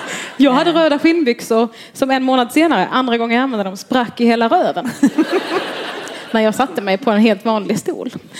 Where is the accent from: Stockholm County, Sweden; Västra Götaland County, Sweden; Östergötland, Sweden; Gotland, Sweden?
Stockholm County, Sweden; Stockholm; Vi är båda födda och uppvuxna i Stockholm.